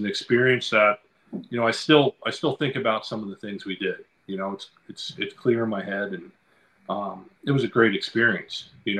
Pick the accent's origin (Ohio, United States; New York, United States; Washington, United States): Washington, United States; Lacey; We grew up in Lacey, which is not a very cultural diverse town.